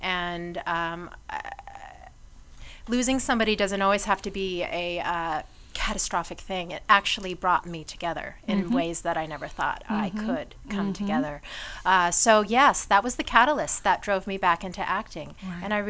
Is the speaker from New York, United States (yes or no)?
no; Long Beach, California, United States; I'm from Long Beach.